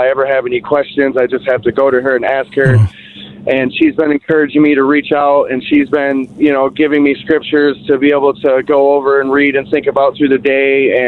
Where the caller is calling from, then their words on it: Ithaca, Michigan, United States; I am calling from Ithaca, Michigan.